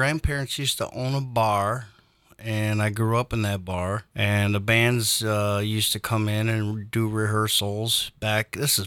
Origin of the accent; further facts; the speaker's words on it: Detroit, Michigan, United States; Born and raised in Detroit. You know, played in the clubs back in the 80s there.